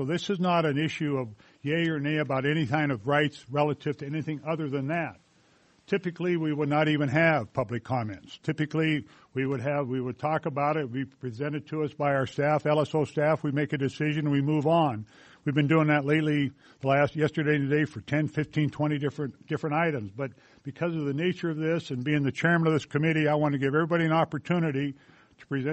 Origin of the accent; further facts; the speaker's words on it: Riverton, Wyoming, United States; I'm the Senate President. I'm from Riverton.